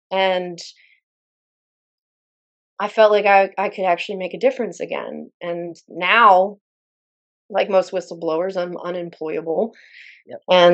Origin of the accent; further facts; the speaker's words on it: Mississippi, United States; I grew up in South Rural Mississippi. There are 18,000 people in my entire county, and it ain't small